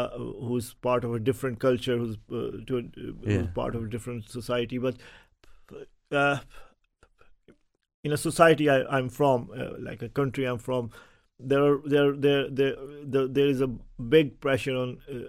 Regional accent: Lahore, Punjab, Pakistan; English is a second language; I'm from Pakistan. I born and bred in Pakistan. There is a city in Pakistan, Lahore. I born in Lahore and grew up in Lahore.

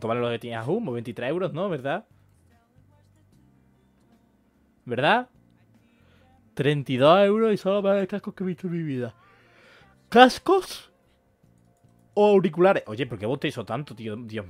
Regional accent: Córdoba, Andalusia, Spain; Soy de Córdoba, pues, normal. Bonita, bonita ciudad, la verdad. Bonita, preciosa, diría yo.

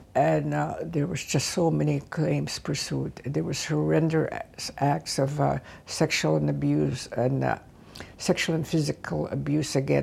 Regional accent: Saskatchewan, Canada; now in Toronto, Canada; I'm a Cree from the Kano Lake Indian Reserve in Saskatchewan. And I have practiced law in out of Toronto

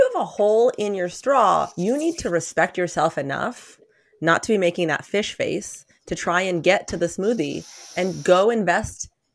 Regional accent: Colorado, United States; also born or lived in Maryland; when I grew up in Colorado.

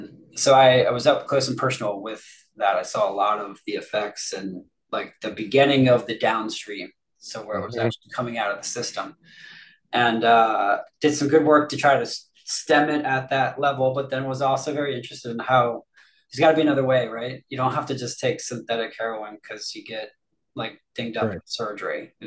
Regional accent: Maryland, United States; I grew up in the born and raised in the Maryland area. Played sports here growing up, all that good stuff.

